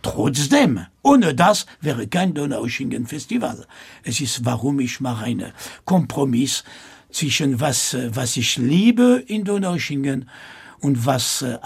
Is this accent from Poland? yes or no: no; France; German is a second language; aber ich bin Franzose und ich komme von einer anderen Welt.